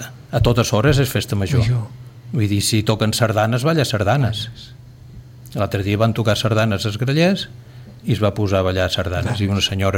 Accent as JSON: {"language": "Catalan", "town": "Sitges", "region": "Catalonia", "country": "Spain", "tie": "born or raised there", "said": "sóc de Sitges de tota la vida, a punt de fer 65 anys"}